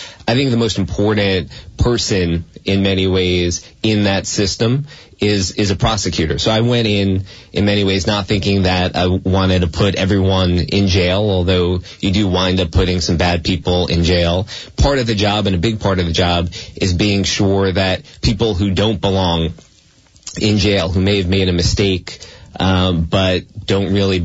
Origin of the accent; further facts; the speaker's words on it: Kearny, New Jersey, United States; also born or lived in Hoboken; now in Chester, United States; So I'm from New Jersey originally, from Kearney in Hudson County.